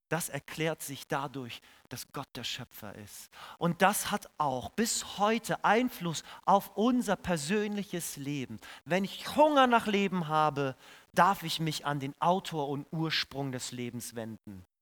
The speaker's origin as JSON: {"language": "German", "country": "Russia", "moved": "yes", "lives_now": "Germany", "said": "Ich weiß noch, ich bin aus Russland gekommen."}